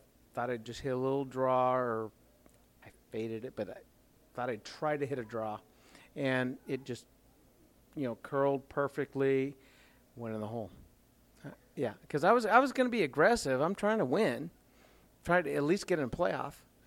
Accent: Las Vegas, Nevada, United States; The city grew so big, so fast, because I grew up there. I was born and raised in Las Vegas.

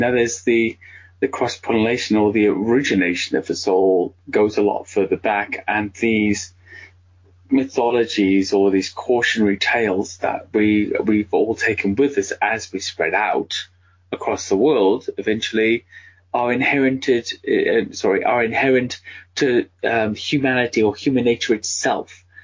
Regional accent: United Kingdom; For me, I mean, I'm 47 years old, so for me it is Nessie. I'm British as well, so that was the big one that was most accessible, I think, here.

